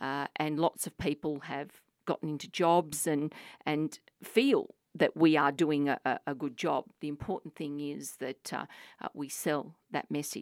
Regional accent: Australia; born there; English is a second language; I mean, I was born here. When I went to school, I didn't speak a word of English.

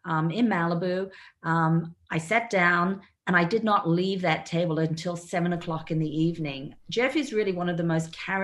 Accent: Sydney, New South Wales, Australia; I have very strong memories of being a young child growing up on the North Shore of Sydney

